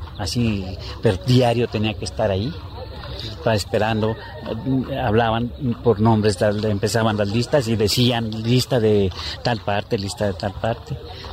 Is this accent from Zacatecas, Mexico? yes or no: yes; Fresnillo, Zacatecas, Mexico; Bueno, yo, mi tierra natal es Fresnillo, Zacatecas. Soy del municipio de Fresnillo, Zacatecas.